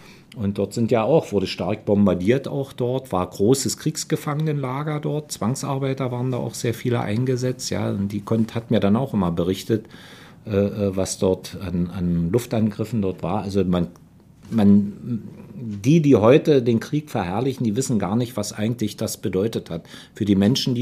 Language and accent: German; Altdöbern, Brandenburg, Germany; Das ist jetzt hier was Cottbus, auch mein Heimatort Altdöbern.